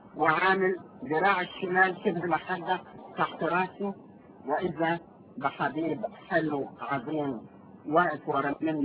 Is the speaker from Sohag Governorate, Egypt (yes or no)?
yes; Sohag, Sohag Governorate, Egypt; من سوهاج، من مواليد سوهاج سنة 1940